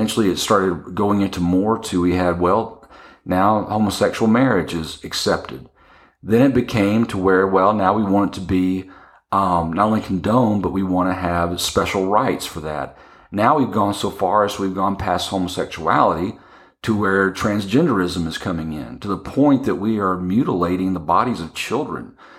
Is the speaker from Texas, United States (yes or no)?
yes; Texas, United States; Well, I grew up in Texas, and I grew up in other states. I've moved around quite a bit in my life.